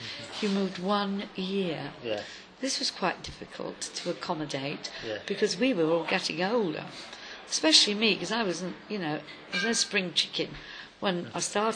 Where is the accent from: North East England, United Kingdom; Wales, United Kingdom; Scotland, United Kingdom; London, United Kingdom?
Wales, United Kingdom; as I grew up in the Valleys during the 50s